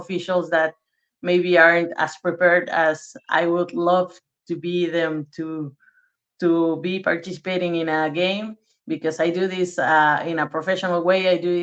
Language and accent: English; Mexico; I'm from Mexico